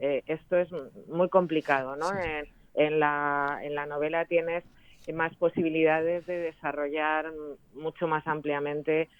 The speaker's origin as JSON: {"language": "Spanish", "town": "Madrid", "region": "Community of Madrid", "country": "Spain", "said": "No, yo soy madrileña, tengo familia en Málaga, pero yo soy madrileña."}